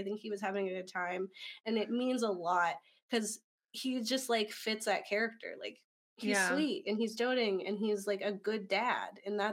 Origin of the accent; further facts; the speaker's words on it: Ocala, Florida, United States; And he told the Ocala Star Banner, which fun fact is my hometown, which is so weird.